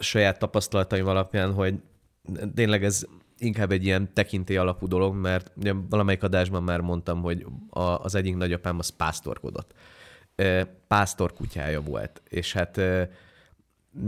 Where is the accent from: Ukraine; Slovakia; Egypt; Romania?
Ukraine; Zakarpattia Oblast; vidéken nőttem föl, Kárpátalján, kisvárosban